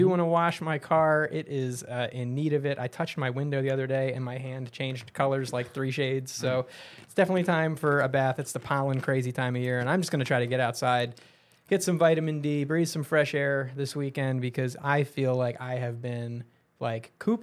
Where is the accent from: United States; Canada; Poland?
United States; Baltimore, Maryland; Though I have been born and raised in Baltimore, I promise you that I don't talk like I've been born and raised in Baltimore.